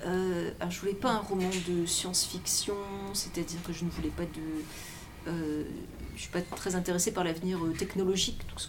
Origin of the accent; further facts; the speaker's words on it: Rennes, Brittany, France; now in Gatineau, Canada; Alors je viens de Rennes, et notre rivière là-bas s'appelle la Vilaine.